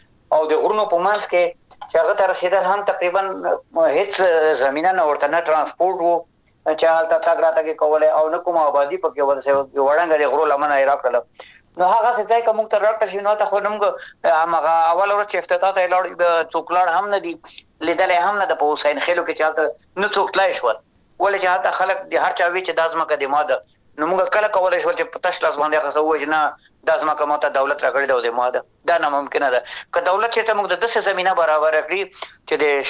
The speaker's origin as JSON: {"language": "Pashto", "country": "Afghanistan", "said": "زه افغان یم د افغانستان یم"}